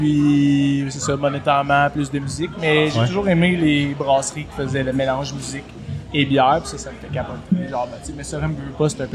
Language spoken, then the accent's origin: French; Belgium; Moi, je suis belge, je sais pas si ça change quelque chose dans l'histoire